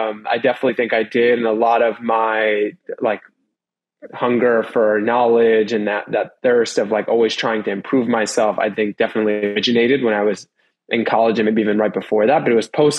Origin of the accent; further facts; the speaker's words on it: Queens, New York, United States; Yeah, I grew up in Queens, New York.